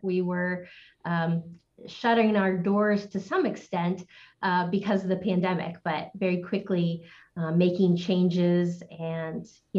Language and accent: English; Ohio, United States; now in Washington, United States; But I came here from Ohio and have been in community action for 12 years.